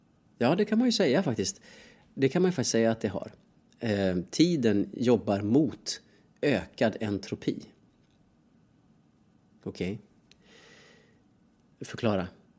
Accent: Dalarna County, Sweden; accent: Dalarna dialect; Märkte du att jag började prata dalmål nu när jag pratar om Dalarna? Jag kommer ju alltså från Dalarna.

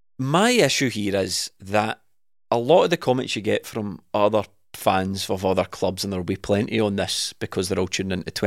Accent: Scotland, United Kingdom; That's why we all as Scottish football fans suffer, because everyone just goes, ha ha ha, this only happens to you.

